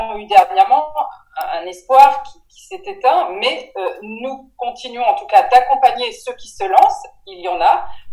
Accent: France; Humainement, il a ces qualités que nous recherchons lorsque nous sommes Français de l'étranger.

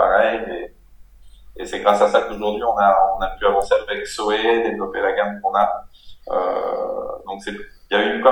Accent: Versailles, Île-de-France, France; moved away as an adult; also born or lived in Dominican Republic; c'est un prénom vietnamien. J'ai grandi à Versailles et je suis ensuite parti directement installé en République dominicaine à 22 ans

